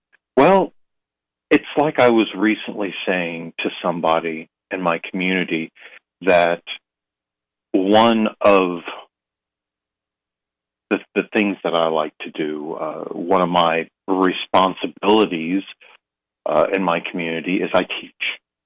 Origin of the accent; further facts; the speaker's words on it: North Carolina, United States; I am Tuscarora from the Tuscarora Nation of North Carolina, and I'm Bear Clan.